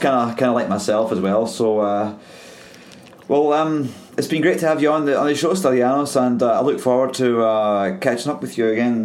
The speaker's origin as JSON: {"language": "English", "region": "Scotland", "country": "United Kingdom", "accent": "Scottish", "said": "Probably don't like my English accent, my Scottish accent or something."}